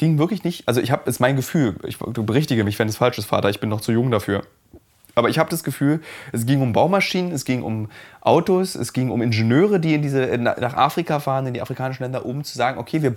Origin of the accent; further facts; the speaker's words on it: Germany; ich komme aus Deutschland